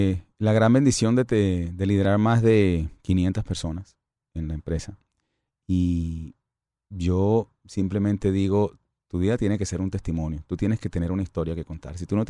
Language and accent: Spanish; Caucasia, Antioquia, Colombia; Soy colombiano, por cierto, de un pueblito, Caucasia, Antioquia. Nacen muchos y se crían pocos